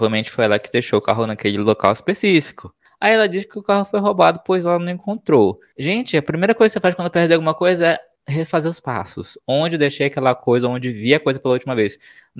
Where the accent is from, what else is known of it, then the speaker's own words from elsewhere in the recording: Manaus, Amazonas, Brazil; porque eu vim de Manaus, onde eu acordava 6 da manhã, tava 35 graus já.